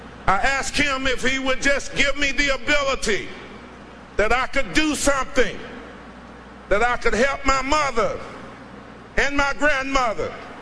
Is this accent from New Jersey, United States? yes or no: no; Griffin, Georgia, United States; You see, I grew up in Griffin, Georgia. My mother and my grandmother raised me, my brothers and my sister.